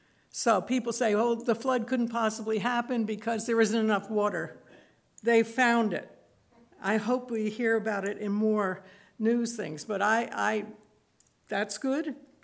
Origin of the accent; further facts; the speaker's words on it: New York, United States; And I grew up on Long Island in New York, and the island is formed by the glaciers